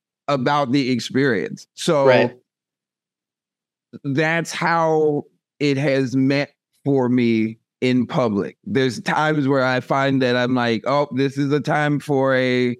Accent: Zellwood, Florida, United States; So I'm originally from a small place called Zellwood.

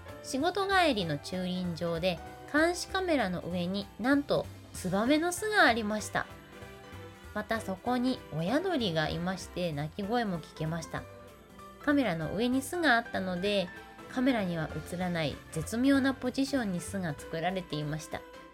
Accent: Osaka, Japan; 私大阪生まれ大阪育ちのはぐれ役者

